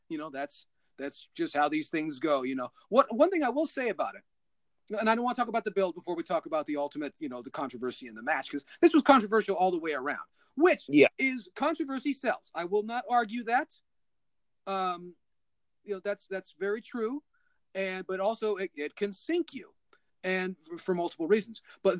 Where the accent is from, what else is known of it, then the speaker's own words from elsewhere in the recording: California, United States; I'm from California. I've seen a real fight before.